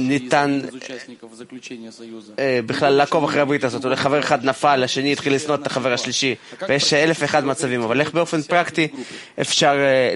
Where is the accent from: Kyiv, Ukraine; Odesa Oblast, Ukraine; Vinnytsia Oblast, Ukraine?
Kyiv, Ukraine; אני מקייב